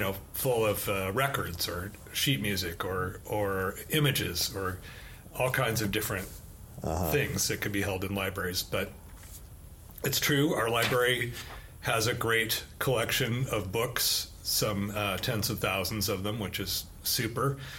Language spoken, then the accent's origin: English; Eugene, Oregon, United States; And that was at University of Oregon. I'm from Eugene.